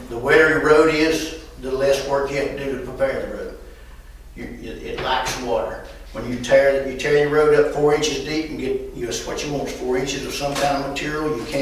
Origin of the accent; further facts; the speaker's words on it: United States; I came from Sabine County.